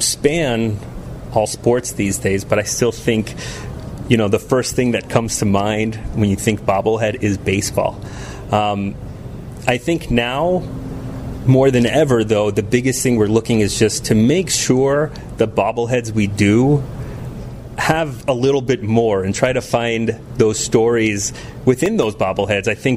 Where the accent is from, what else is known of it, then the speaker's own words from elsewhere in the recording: Miami, Florida, United States; born and raised in Miami, Florida.